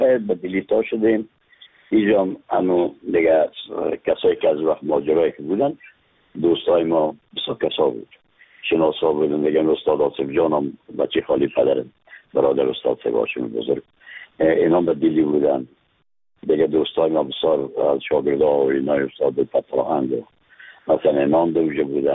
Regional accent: Afghanistan; از افغانستان هستم

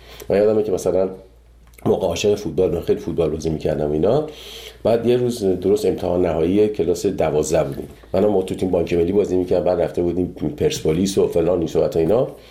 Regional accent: Iran; moved away; 30 خورده سال که از ایران من اومدم بیرون

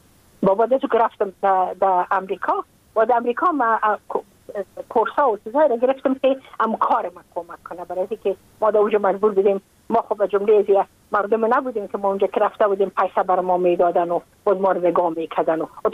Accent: Afghanistan; moved away as an adult; now in United States; از اینکه من که از افغانستان بقیم آمدم من اون سال بودم 28 ساله.

